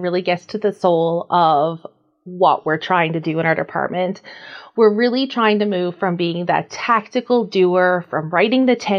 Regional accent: Newfoundland and Labrador, Canada; moved away as an adult; I hail from Newfoundland, so right on the east coast of Canada, and myself and my now husband moved here to Alberta in 2004.

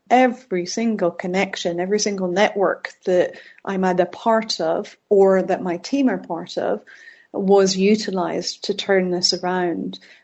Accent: Scotland, United Kingdom; accent: mixed; I have a kind of mixed accent, but people can still hear when I'm talking in another country that I'm Scottish

